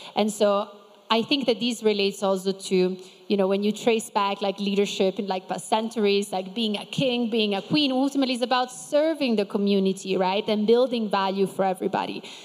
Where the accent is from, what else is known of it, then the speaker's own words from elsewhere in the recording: Ticino, Switzerland; I'm Swiss-Brazilian, and I grew up in the Italian part of Switzerland, this beautiful country you're in today.